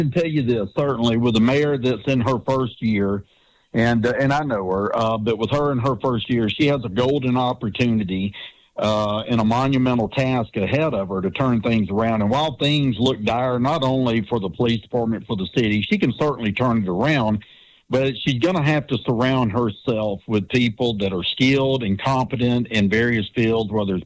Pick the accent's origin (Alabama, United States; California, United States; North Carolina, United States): Alabama, United States; Prichard; Of course, I grew up in Pritchard. And I can remember some of the better days in Pritchard's back in the 70s and the 80s